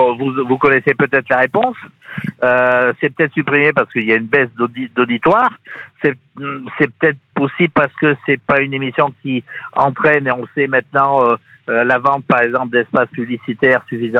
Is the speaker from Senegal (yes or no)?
no; Chamalières, Auvergne-Rhône-Alpes, France; Je suis de Chamalières, dans le Puy-de-Dôme.